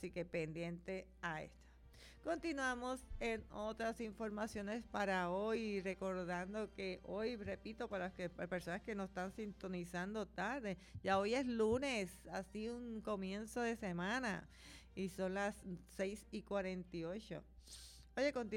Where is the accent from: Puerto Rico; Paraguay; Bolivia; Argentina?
Puerto Rico; Nosotros somos puertorriqueños y en la cultura de nosotros es uno de los deportes autóctonos de Puerto Rico